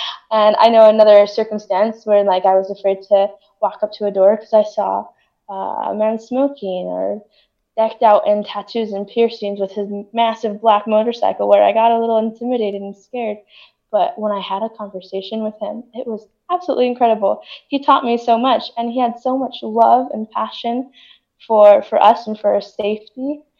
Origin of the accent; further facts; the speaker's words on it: Utah, United States; I grew up in Utah, so I heard a lot of people say like they know the Book of Mormon is true